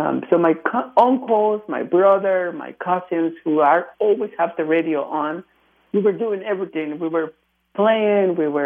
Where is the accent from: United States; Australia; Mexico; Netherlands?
Mexico; English is a second language; I'm from Mexico.